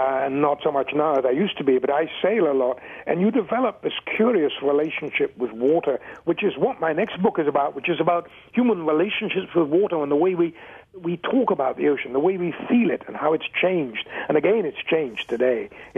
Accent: England, United Kingdom; now in Santa Barbara, United States; I'm an Englishman and I like cooler temperatures. That's just why I live in Santa Barbara.

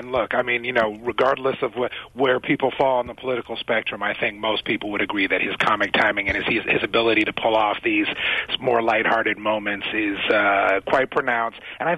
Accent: North Carolina, United States; now in Washington, United States; I could work from North Carolina, which is my home state, but I really love Washington, D.C., and I'm here now and getting to know my way around.

